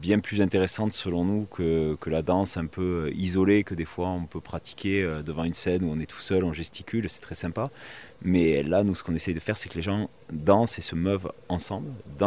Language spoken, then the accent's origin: French; Saint-Affrique, Occitanie, France; nous, on est de Sainte-Afrique, donc juste à côté d'ici, là, à peine une demi-heure. Et que c'est un petit village, quoi. On est entre 8 et 9 000 habitants.